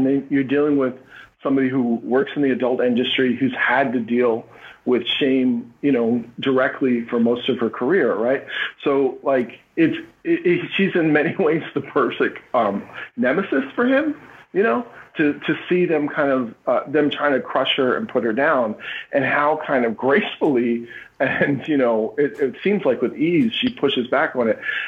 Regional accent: Philadelphia, Pennsylvania, United States; I'm from Philly.

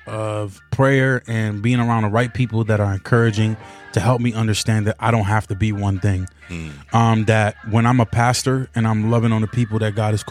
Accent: Spring Valley, New York, United States; also born or lived in Bronx; But then I'm from the Bronx. I'm from Spring Valley, New York. I'm Jamaican.

